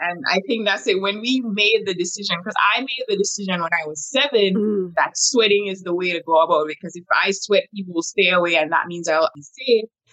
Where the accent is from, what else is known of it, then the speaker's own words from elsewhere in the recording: Jamaica; living in Jamaica, because I'm originally from Jamaica, I didn't even know what anxiety was.